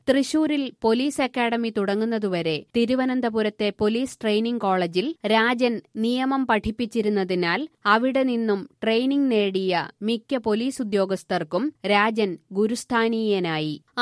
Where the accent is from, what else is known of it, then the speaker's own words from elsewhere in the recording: Muttakkad, Kerala, India; ഞാൻ ജനിച്ചു വളർന്ന മുട്ടയ്ക്കാടും രാജന്റെ പാച്ചല്ലൂർ എന്ന സ്ഥലത്തെ വീടും തമ്മിൽ അകലം 4 കിലോമീറ്ററാണെങ്കിലും